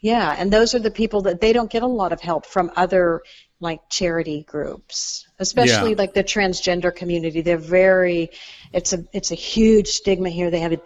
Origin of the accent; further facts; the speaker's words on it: Ventura, California, United States; I was born in Ventura, California. Uh-huh. So I'm a California native.